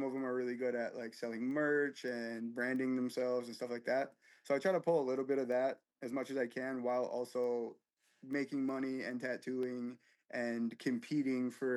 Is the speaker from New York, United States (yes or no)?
no; Minneapolis, Minnesota, United States; I was born in North Minneapolis, grew up there for a little while, and eventually found myself in foster care.